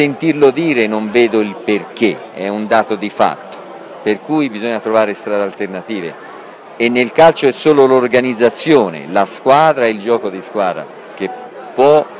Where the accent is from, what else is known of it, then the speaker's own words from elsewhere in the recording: Empoli, Tuscany, Italy; Io sono di Empoli